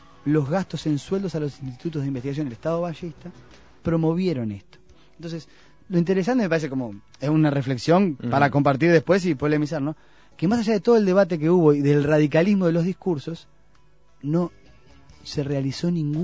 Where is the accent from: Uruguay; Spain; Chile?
Uruguay; No somos los Estados Unidos, somos uruguayos, tenemos nuestras tradiciones